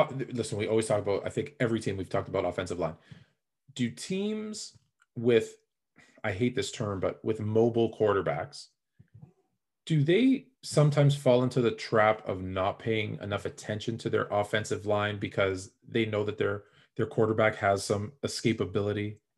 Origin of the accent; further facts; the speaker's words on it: Toronto, Ontario, Canada; Yeah, I pick on, you know, my hometown Raptors all the time